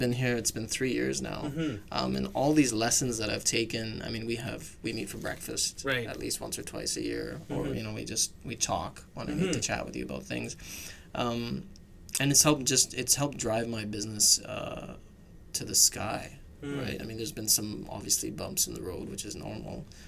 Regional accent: Calgary, Alberta, Canada; I was 14. I grew up in Calgary, Alberta.

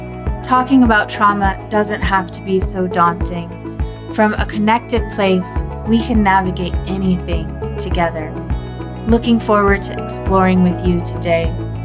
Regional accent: Pacific Northwest, United States; I'm from the Pacific Northwest, so how's the weather over there?

